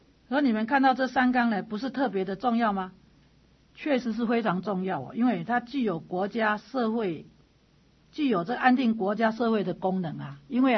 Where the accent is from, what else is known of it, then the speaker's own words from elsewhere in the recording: Taipei, Taiwan; 那我是台北的小孩子，就比较活泼啦